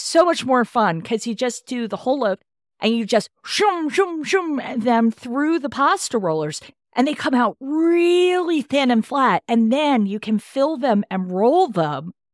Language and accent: English; Frederick, Maryland, United States; You know, in my hometown here in Frederick, there are a couple of places that I go where they make it from scratch.